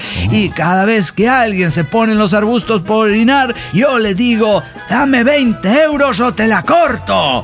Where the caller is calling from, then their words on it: Salta, Argentina; de Salta, Argentina.